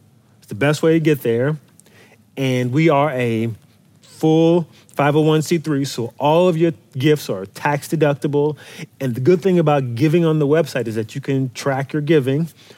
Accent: East Coast, United States; born there; I was born in the East Coast. I'm unoffendable.

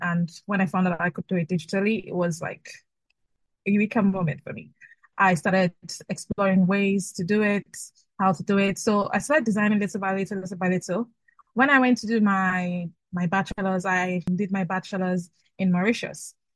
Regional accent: Lagos, Delta, Nigeria; I'm from Lagos. I'm from Nigeria, from Delta State in Nigeria.

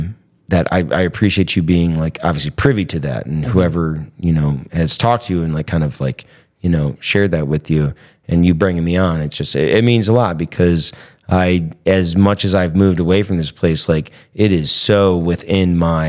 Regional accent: Cleveland, Ohio, United States; because I was born and raised in Ohio, Cleveland, Ohio, but worked on the farm when I could.

